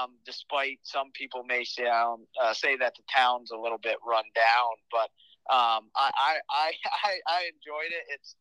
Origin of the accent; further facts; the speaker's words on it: Vermont, United States; So I grew up in Vermont and, started playing organized hockey when I was seven or eight